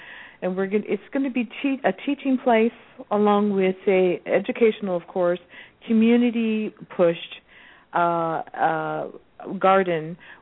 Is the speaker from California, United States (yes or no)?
yes; California, United States; born there; I was born in California, but Southwest Florida is really where I learned how